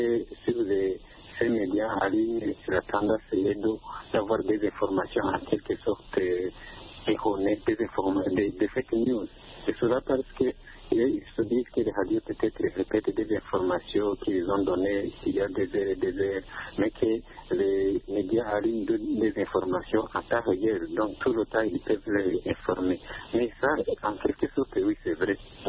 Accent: Burundi; chez nous, au Burundi, même peut-être en Afrique en général, l'un des médias qui sont beaucoup suivis, c'est bien sûr la radio.

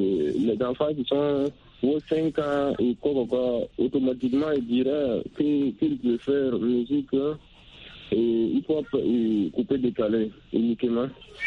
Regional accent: Burkina Faso; pour parler de la musique africaine chez nous, au Burkina Faso ici

